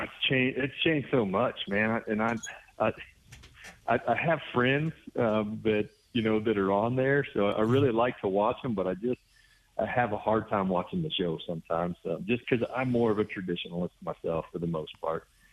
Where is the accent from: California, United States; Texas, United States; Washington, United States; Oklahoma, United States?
Texas, United States; Brownwood; born there; I was born in Texas, Brownwood, Texas, kind of central there, kind of in the hill country. It's a beautiful part of Texas.